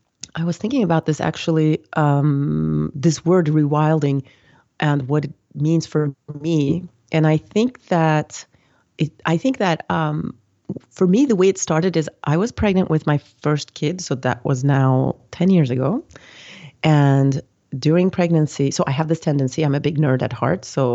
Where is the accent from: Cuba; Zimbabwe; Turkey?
Turkey; moved away as an adult; also born or lived in United States; now in France; I am originally from Turkey. That's where I grew up. And then I lived in the US for 15 years. And I originally went there for college, and then I ended up staying there. And I lived on the two coasts, and I've been in France since 2007.